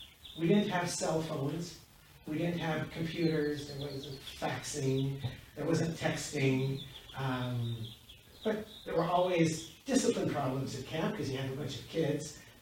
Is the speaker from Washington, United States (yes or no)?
yes; Seattle, Washington, United States; as a youngster growing up in the Seattle Sephardic community